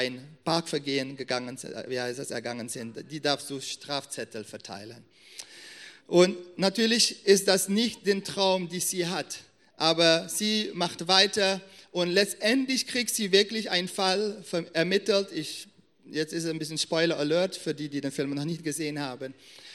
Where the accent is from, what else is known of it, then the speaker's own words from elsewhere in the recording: Suriname; also born or lived in Netherlands; Ich bin in Suriname groß geworden, bin in die Niederlande geboren, genau, und habe eine bestimmte Prägung.